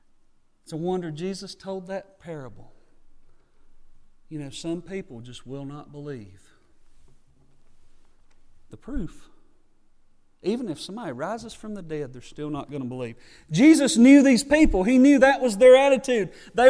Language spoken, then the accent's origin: English; North Carolina, United States; that is a challenge for me sometimes when growing up in Yakin County and ministering here.